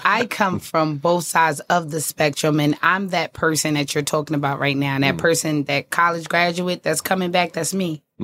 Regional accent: Paterson, New Jersey, United States; And remember, I was not born there. I was born on Carroll Street in Patterson, but I was raised there. I was there since a little itty bitty girl, okay?

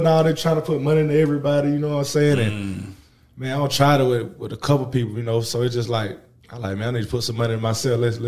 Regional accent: Dublin, Georgia, United States; Yeah, I'm from Georgia. I'm from South Georgia, Dublin.

